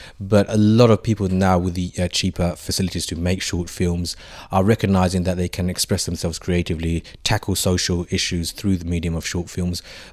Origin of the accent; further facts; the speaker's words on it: London, United Kingdom; I grew up in the East End. I'm an East Londoner.